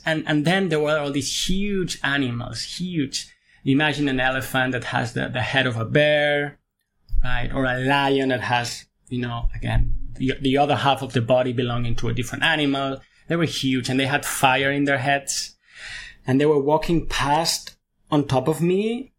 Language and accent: English; Spain; I'm from Spain, so it's a Catholic country.